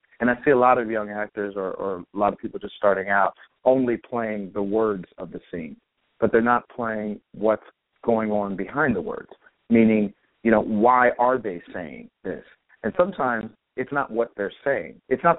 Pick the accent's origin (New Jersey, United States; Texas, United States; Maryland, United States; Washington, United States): Texas, United States; Plano; You know, I started in Dallas. As I said, I grew up in Plano.